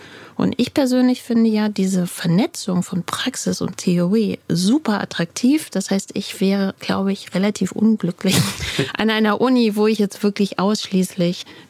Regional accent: Rhineland-Palatinate, Germany; ich komme aus der Pfalz

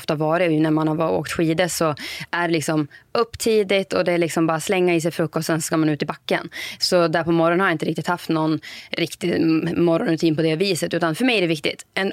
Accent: Fagersta, Västmanland County, Sweden; Jag är från Fagersta, bor jag.

